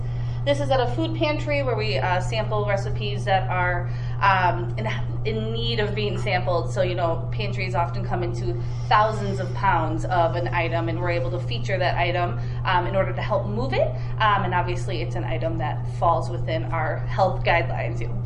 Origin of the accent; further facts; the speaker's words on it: Racine, Wisconsin, United States; born and raised in Racine my whole life, but you know, I'm from the area.